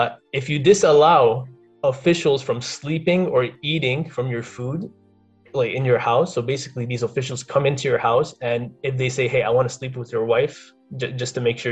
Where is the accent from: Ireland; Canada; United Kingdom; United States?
Canada; I'm a Canadian national, like I'm born and raised here.